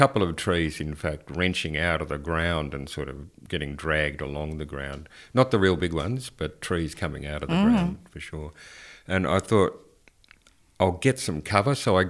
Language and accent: English; Australia; now in Europe; I'm an Australian. I'm used to storms and I'm not afraid of a pissy little European storm.